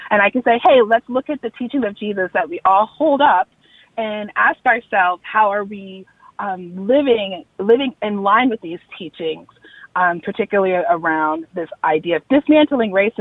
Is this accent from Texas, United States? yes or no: yes; Texas City, Texas, United States; So I am from Texas. I'm a very proud Texan. And I originally am from a small town in Texas called Texas City, Texas. It's surrounded by refineries.